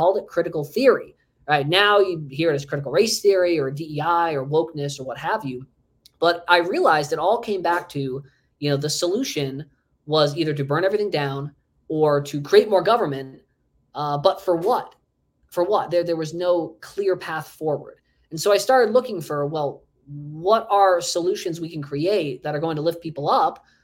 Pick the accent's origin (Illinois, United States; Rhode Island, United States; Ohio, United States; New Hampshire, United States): New Hampshire, United States; now in Austin, United States; when I moved down there, I used to say, oh, I'm from the Texas of the North, New Hampshire, thinking people would find it kind of cute, kind of funny.